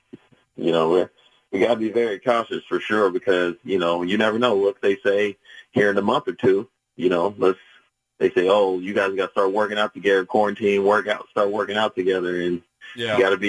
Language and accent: English; Indianapolis, Indiana, United States; And it was just great growing up in Indianapolis